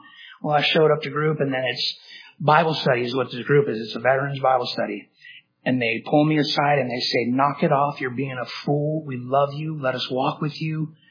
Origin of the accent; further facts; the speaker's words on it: United States; Because I'm American, and I rate to celebrate our birthday.